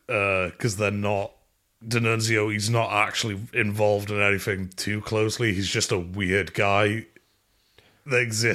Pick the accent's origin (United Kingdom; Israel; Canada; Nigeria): United Kingdom; now in United States; I'm a listener in North Carolina, but I'm British.